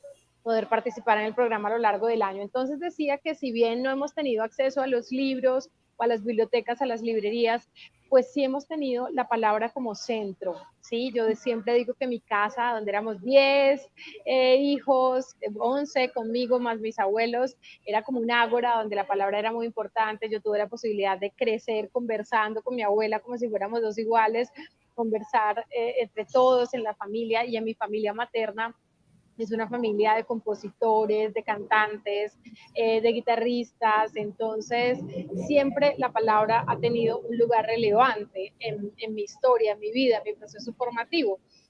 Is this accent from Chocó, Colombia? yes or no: yes; Bahía Solano, Chocó, Colombia; yo nací en Bahía Solano y crecí en un contexto donde no teníamos bibliotecas, no teníamos todavía, no hay librerías en mi pueblo